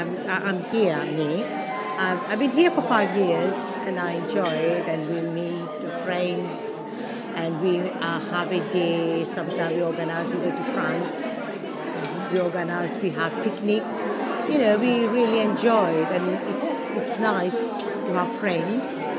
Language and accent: English; Mauritius; English is a second language; now in London, United Kingdom; You know, I come from Mauritius.